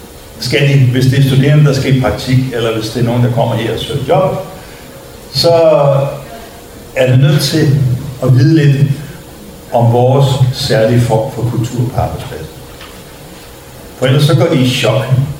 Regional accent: Gladsaxe, Capital Region of Denmark, Denmark; born there; moved away as an adult; jeg er født på Djævløen i Gladsaxe over hos Herre Jacobsen. Så, men jeg fandt hurtigt ud af, at det var meget sjovt at bo i Jylland, så jeg emigrerede herover i 75.

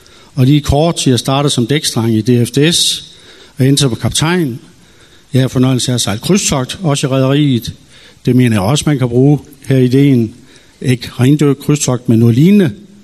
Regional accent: Frederikshavn, North Denmark Region, Denmark; born there; min gamle fødeby fra Frederikshavn.

